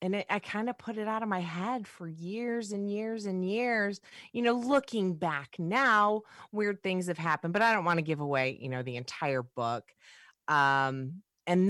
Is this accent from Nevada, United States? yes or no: no; Griffith, Indiana, United States; Growing up in Griffith when it was, you know, Mayberry.